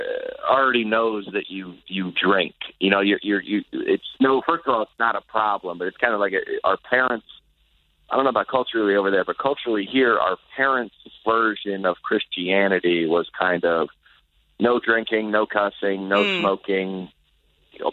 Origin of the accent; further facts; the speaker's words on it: the South, United States; I grew up in the South and is very traditionally Christian.